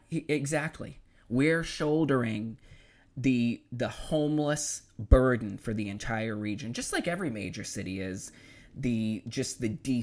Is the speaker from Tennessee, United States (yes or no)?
no; Boston, Massachusetts, United States; I'm from Boston originally, I went to Boston Public Schools for high school